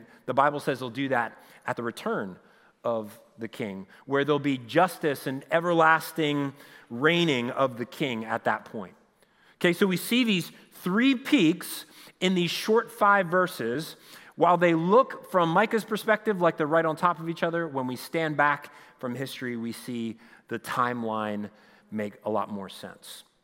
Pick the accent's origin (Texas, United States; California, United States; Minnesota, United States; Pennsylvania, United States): Pennsylvania, United States; When people ask me, you know, where are you from, and I'll say, well, have you ever heard of Reading, Pennsylvania?